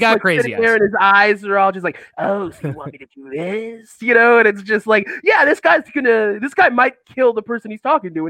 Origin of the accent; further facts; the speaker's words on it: Maine, United States; I'm actually very familiar with this situation simply because I grew up in Maine.